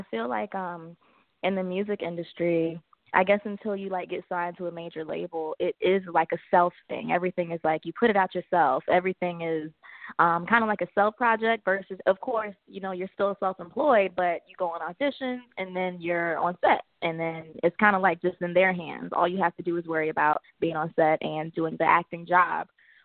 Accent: Miami, Florida, United States; moved away as an adult; now in Los Angeles, United States; No, so I'm from Miami, Florida. So I'm very Southern, and I was born and raised in Miami. I was there until I was 18. So I moved to Los Angeles when I was 18 years old.

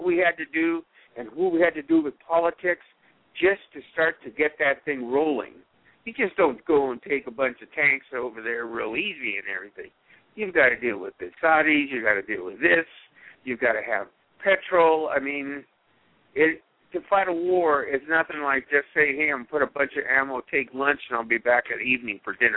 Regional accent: United States; I hand my flag off, and I'm American as you can get

